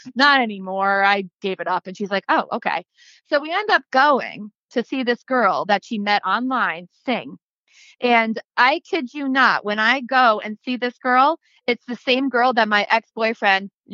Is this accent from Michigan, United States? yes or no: no; Connecticut, United States; I'm from Connecticut.